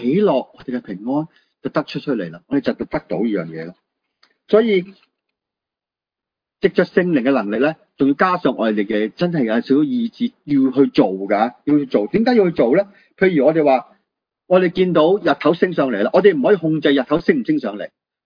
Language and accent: Cantonese; China; 我哋中国人嘅文化就咩啊？要吃要喝，食咧同饮咧系最重要嘅。